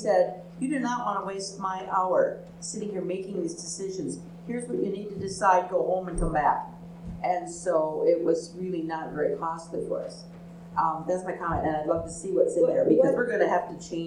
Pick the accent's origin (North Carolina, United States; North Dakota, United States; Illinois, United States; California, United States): Illinois, United States; Chicago; Chicago, kind of, yeah.